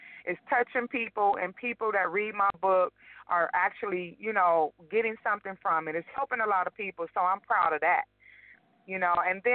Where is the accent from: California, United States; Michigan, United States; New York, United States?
California, United States; Compton; back then I had a lot of different challenges and things that I went through in my life just growing up in Compton.